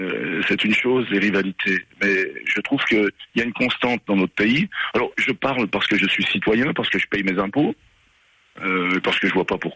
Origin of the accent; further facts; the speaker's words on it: France; On avait une chance en tant que Français